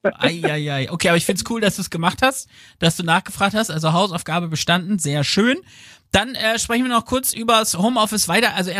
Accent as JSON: {"language": "German", "region": "Lower Saxony", "country": "Germany", "tie": "born or raised there", "said": "von einer von mir sehr favorisierten kleinen Stadt in meiner Heimat Ostfriesland"}